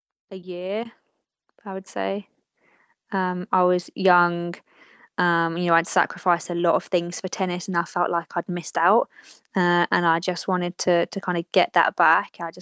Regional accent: United Kingdom; I never actually did have a dream come true until I medaled in my home country.

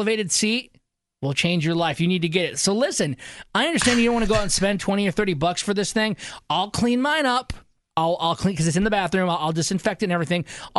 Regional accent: Michigan, United States; I'm from Michigan originally.

